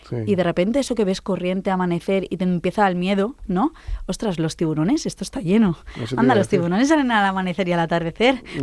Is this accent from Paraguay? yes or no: no; Valencia, Valencian Community, Spain; yo siempre he estado, me he criado en la playa, soy de Valencia, desde bebé.